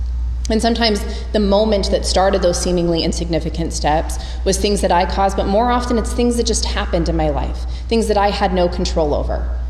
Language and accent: English; Colorado, United States; I grew up in Colorado, where I was a big avid hiker.